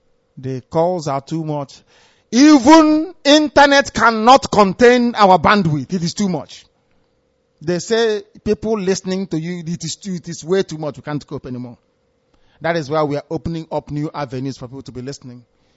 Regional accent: Southeast, Nigeria; No, because we are all Biafrans. And together we'll get Biafra.

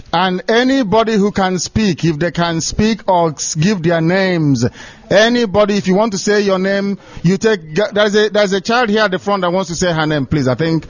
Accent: Abia, Nigeria; from Isiama Faruku Ibeku. That's where I come from in Biafra land.

